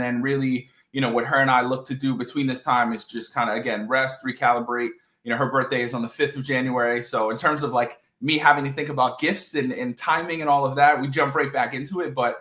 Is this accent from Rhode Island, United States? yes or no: yes; Pawtucket, Rhode Island, United States; So born and raised, I'm a bucket boy, as we'd like to say. I've been born and raised in Pawtucket my entire life. I grew up right on Mineral Spring Avenue, directly across the street from Slater Junior High School.